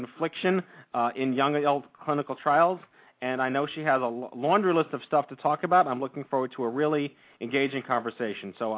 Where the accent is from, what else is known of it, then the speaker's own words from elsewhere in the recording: New York, United States; accent: New York; And for tolerating my New York accent, perhaps.